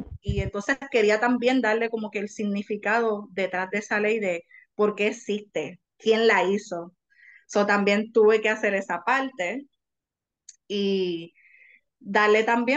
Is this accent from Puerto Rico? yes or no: yes; Puerto Rico; si somos autores puertorriqueños, pues yo sé que muchos, no solamente somos autores puertorriqueños, sino también somos lectores que solamente leemos en español.